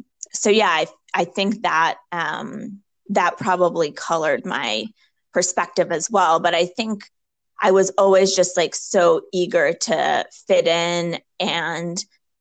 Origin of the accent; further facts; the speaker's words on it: Newton, Massachusetts, United States; growing up in Newton, there were so many other Jews.